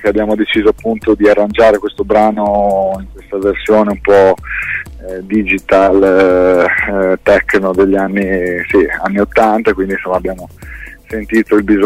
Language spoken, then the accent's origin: Italian; Modena, Emilia-Romagna, Italy; noi sono di Modena, Cristina di Bologna, quindi siamo in una zona dove musicisti non mancano